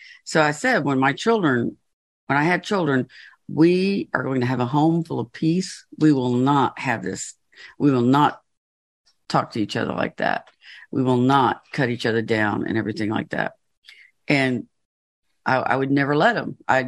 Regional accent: Georgia, United States; I'm from Georgia. I don't always speak the King's English.

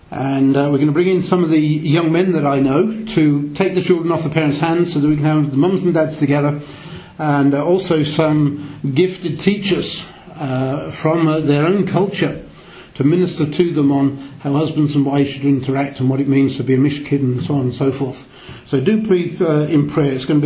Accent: England, United Kingdom; Obviously I can't counsel them, I'm a male and I'm English to boot, and have little understanding of their culture compared with others.

